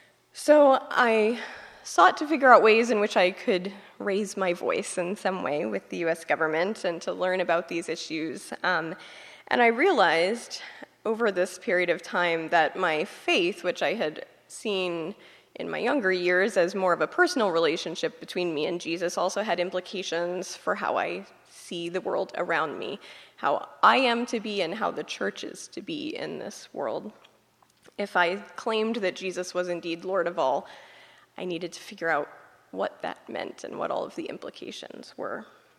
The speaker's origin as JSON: {"language": "English", "country": "United States", "said": "I realized that the people there knew far more about U.S. foreign policy than I, as an American, did."}